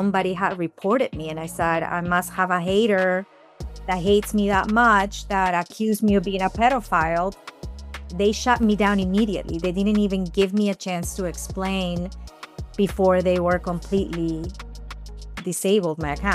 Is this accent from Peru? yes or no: yes; Peru; moved away as an adult; now in Miami, United States; I was born and raised in Peru. We're a family of four girls. One by one, as soon as we graduated high school, we started immigrating to Miami, and I was number three.